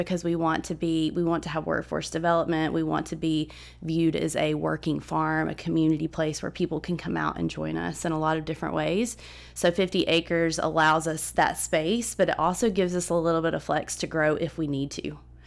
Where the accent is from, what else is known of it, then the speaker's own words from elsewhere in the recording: Southside, Alabama, United States; I grew up in Southside, Alabama, which is a little town in Gadsden, which most people are pretty well familiar with.